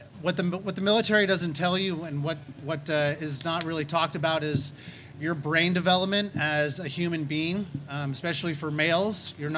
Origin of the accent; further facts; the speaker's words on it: California, United States; I'm from California.